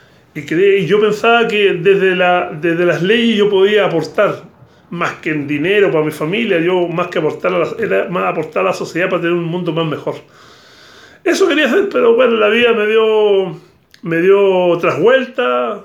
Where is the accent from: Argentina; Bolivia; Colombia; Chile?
Chile; Iquique, Tarapacá; nosotros crecimos, te dije que yo nací en Iquique, y en ese sentido crecimos en un barrio, no era un barrio en realidad, era una calle, pero era una calle especial